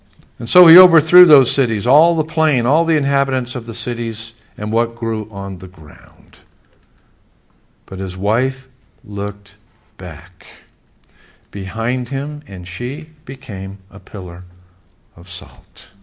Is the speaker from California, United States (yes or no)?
yes; California, United States; And here I am from California, you know, Green Acres type of situation.